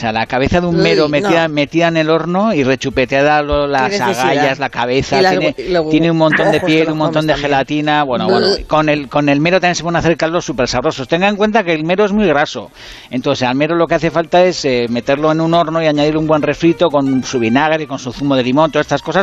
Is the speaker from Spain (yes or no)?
yes; Basque Country, Spain; que soy vasco, yo. Que soy vasco, señora